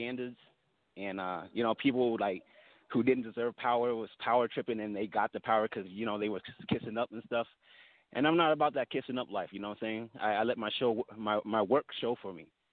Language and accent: English; Baltimore, Maryland, United States; also born or lived in Vancouver, United States; Well, originally I was born in Vancouver, Washington, but I grew up in Baltimore, Maryland.